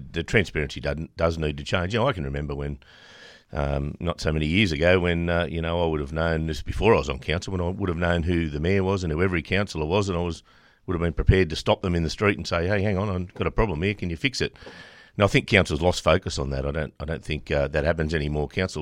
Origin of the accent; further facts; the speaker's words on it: Denman, New South Wales, Australia; I was born and raised in Denman, mid-90s.